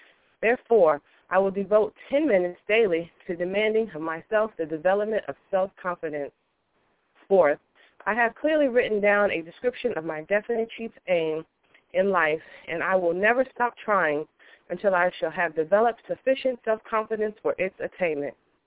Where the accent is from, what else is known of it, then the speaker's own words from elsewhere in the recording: Virginia, United States; from Virginia.